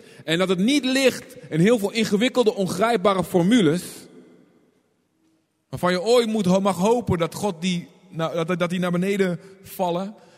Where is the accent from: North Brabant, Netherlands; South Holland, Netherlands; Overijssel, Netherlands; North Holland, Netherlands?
Overijssel, Netherlands; Deventer; ik kom uit Deventer. Wie komt daar wel eens? In het oosten?